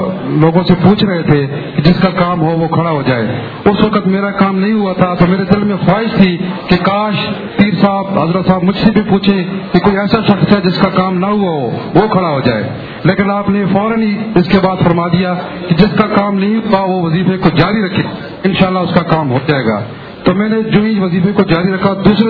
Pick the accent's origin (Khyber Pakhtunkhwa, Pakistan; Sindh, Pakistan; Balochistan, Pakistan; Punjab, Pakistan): Khyber Pakhtunkhwa, Pakistan; Kohat; میرا تعلق کوہاٹ سے ہے،